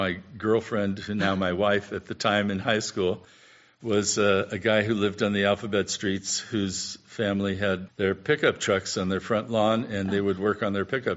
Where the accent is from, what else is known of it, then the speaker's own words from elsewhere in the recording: Pacific Palisades, California, United States; So from seventh grade through college, I grew up in the Palisades when there were still vacant lots that the kids could play in.